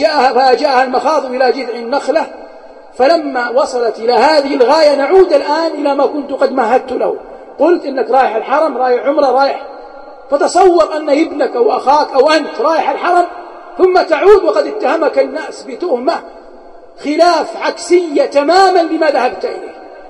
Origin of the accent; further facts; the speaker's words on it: Hejaz, Saudi Arabia; أشبه ما يسمى عندنا بالحجاز بالروب